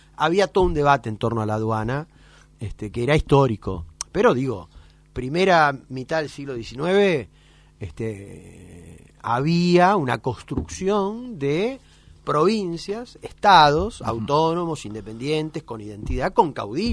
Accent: Rafaela, Santa Fe, Argentina; Nací en Rafaela, fui ahí a la escuela, hice mi infancia, mi adolescencia, mi juventud. Tuve un periodo que me fui a estudiar en la década del 80. Yo soy de la generación que terminó el colegio secundario en 1984.

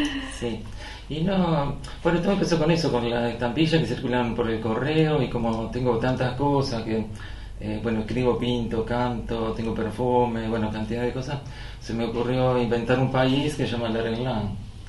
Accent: San Nicolás, Buenos Aires Province, Argentina; hace 2 años que me declararon ciudadano ilustre, yo soy de San Nicolás

